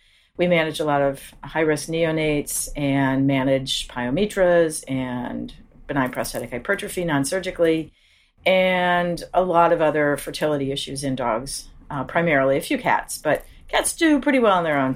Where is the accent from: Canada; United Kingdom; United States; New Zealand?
United States; Omaha, Nebraska; also born or lived in Ames, Iowa; Yeah, I'm from Omaha. So I ended up in Ames for seven years.